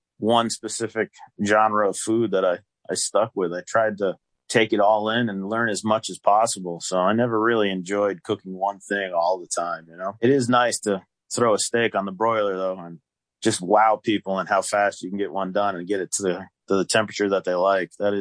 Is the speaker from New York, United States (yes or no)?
yes; Liberty, New York, United States; Well, I was born in Sullivan County. I was born and raised in Liberty, New York.